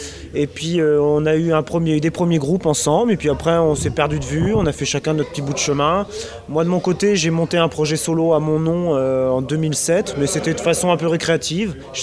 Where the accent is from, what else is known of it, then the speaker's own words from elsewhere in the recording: Saint-Brieuc, Brittany, France; born there; now in Rennes, France; je suis né à Saint-Brieuc, qui est un pays gallo plutôt.